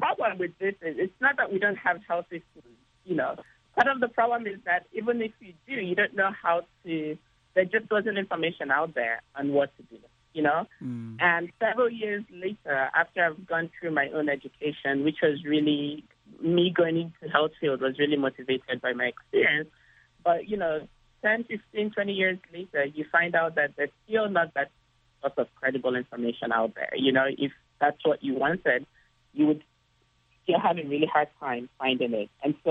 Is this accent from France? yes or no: no; Nigeria; When I was young growing up in Nigeria